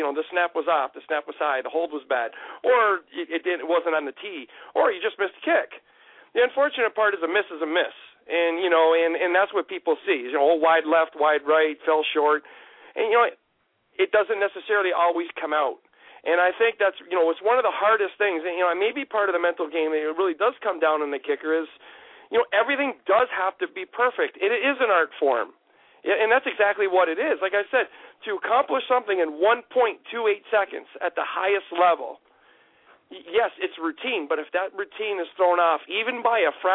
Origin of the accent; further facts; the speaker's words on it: Canada; born there; I'm a dual citizen. I was born in Canada, but I'm a dual citizen of both Canada and U.S. My mom's American. She was born on the U.S. side, so I have my citizenship.